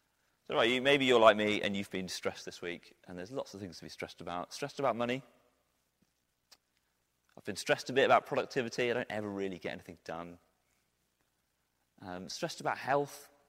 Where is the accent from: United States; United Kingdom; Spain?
United Kingdom; Let's not get carried away. We're British.